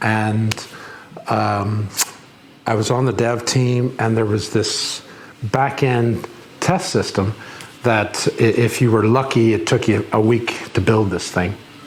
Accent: Seattle, Washington, United States; moved away as an adult; now in Northern Ireland; I'm from Seattle. Well, yeah, I was brought up in Seattle. My mother was from Northern Ireland.

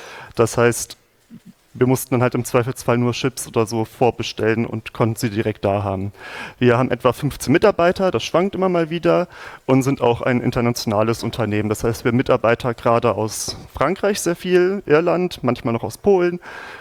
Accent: Braunschweig, Lower Saxony, Germany; Ich komme nicht aus Berlin, aber die Firma sitzt in Berlin. Ich komme aus Braunschweig.

